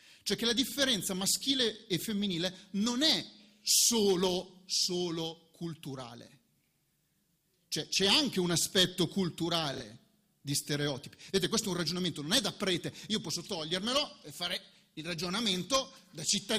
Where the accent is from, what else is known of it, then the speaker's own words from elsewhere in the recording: Piedmont, Italy; anche se qua siamo in terra lombarda, io sono piemontese, diversi anche politicamente.